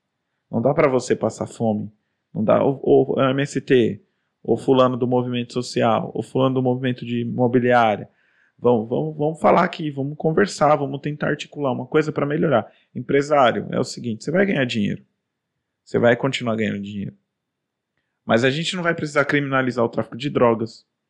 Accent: Brazil; porque eu sei que eu sou brasileiro também, né?

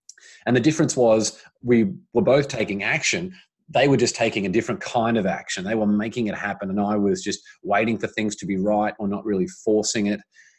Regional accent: Brisbane, Queensland, Australia; accent: Australian; I grew up in Brisbane, Australia. So that's the Australian accent that's, that the people can hear and possibly not even understand right now. And so I lived there for the first, 27 years of my life.

